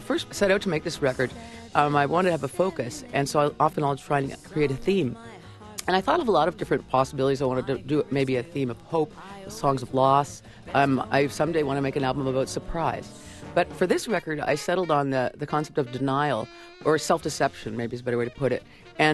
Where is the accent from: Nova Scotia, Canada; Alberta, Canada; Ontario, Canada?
Nova Scotia, Canada; I had three horses growing up in Nova Scotia.